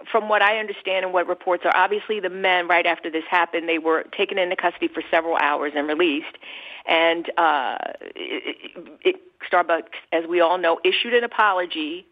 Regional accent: Philadelphia, Pennsylvania, United States; also born or lived in Dallas / Boston / California; And I'm born and raised in Philadelphia.

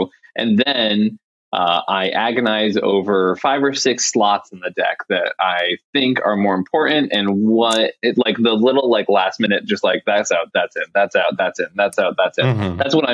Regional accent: Boston, Massachusetts, United States; Yeah, I'm Irish and I'm from Boston, like, I don't know what you want from me.

